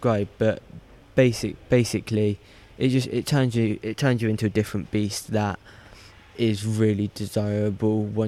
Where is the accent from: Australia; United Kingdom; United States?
United Kingdom; Devizes, South West England; But yeah, it all started back in my hometown of Devizes with Mark and Jason, and they just developed me to what I am today.